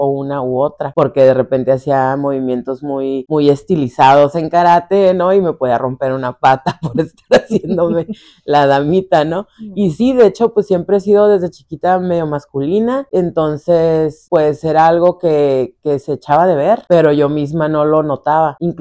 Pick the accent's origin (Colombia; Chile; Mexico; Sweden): Mexico; Tijuana, Baja California; also born or lived in Barcelona, Spain; Nací en España, en Barcelona, España, por un accidente. Mi mamá y mi papá estaban estudiando allá, mi mamá es de Guadalajara, mi papá era de aquí de Tijuana, nacido en Tijuana